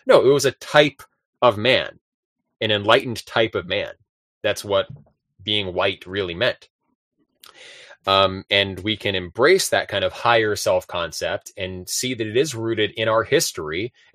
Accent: United States; As an American, it's hard to totally begrudge that.

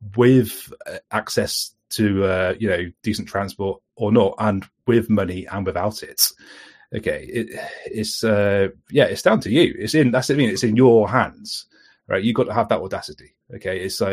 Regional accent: South West England, United Kingdom; Growing up in Somerset, I was always surrounded by, the hills, the coastline, the caves, things like, for example, Cheddar Gorge. It is a stone's throw away from me.

